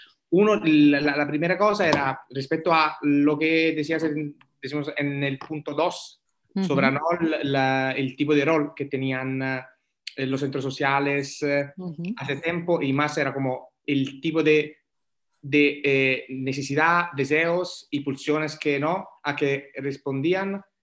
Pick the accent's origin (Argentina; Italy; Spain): Italy; Spanish is a second language; yo vengo también de la experiencia, soy italiano y he participado a movimientos largos